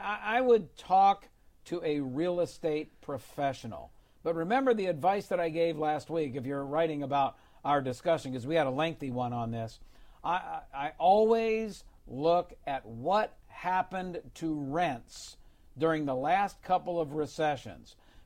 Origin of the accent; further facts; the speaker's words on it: California, United States; moving out of places like California for that and many, many other reasons that I won't get into since I'm a Californian.